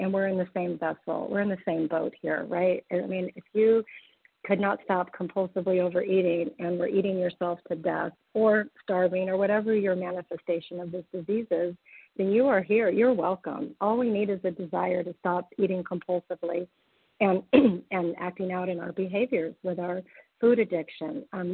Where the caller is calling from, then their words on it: Wyoming, United States; I'm gratefully recovered from Wyoming on the phone list, currently in California.